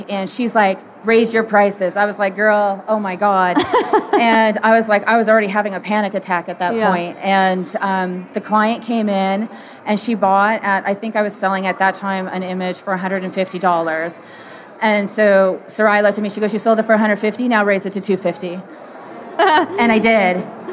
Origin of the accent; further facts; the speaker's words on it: Canada; we actually moved from a larger city in Toronto, so I'm from Canada, and we moved to a smaller city